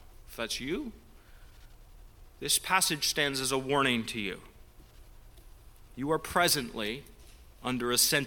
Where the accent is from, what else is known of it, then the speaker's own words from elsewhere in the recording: British Columbia, Canada; now in United States; I grew up in British Columbia, here in California.